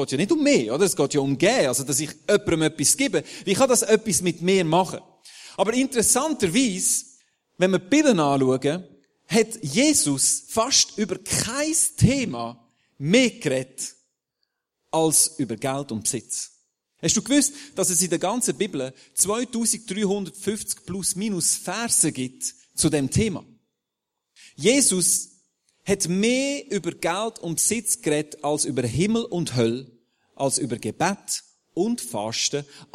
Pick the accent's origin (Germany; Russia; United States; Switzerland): Switzerland; Aargau; Ich komme aus dem Aargau.